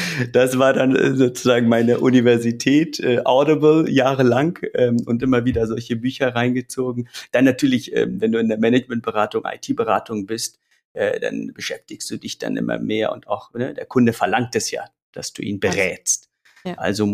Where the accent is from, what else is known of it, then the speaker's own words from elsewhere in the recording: Iraq; now in Germany; habe ich einen Migrationshintergrund, komme aus dem Irak, bin Kurde